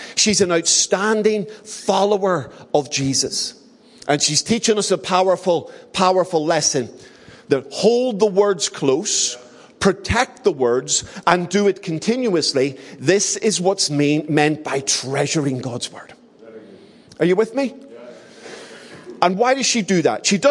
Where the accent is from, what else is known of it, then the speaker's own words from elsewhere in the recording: Belfast, Northern Ireland, United Kingdom; I came from the Shankle, so this is an action figure.